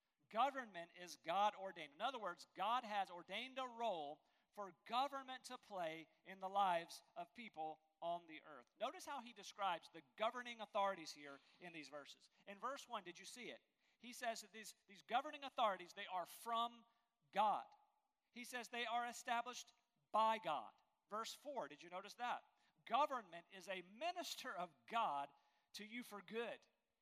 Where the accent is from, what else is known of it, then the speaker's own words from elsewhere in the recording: North Carolina, United States; mayors of towns I've known about because I grew up in Eastern North Carolina.